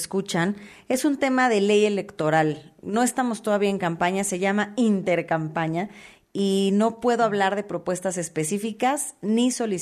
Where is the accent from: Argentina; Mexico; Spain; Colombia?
Mexico; State of Mexico; soy más mexiquense que priista y quiero que a mi estado le vaya bien.